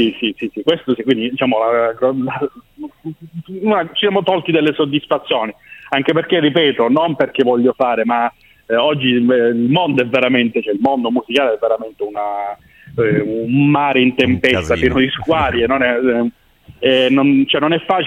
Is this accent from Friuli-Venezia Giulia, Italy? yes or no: no; Ragusa, Sicily, Italy; noi non siamo di Palermo, volevo chiarire questa cosa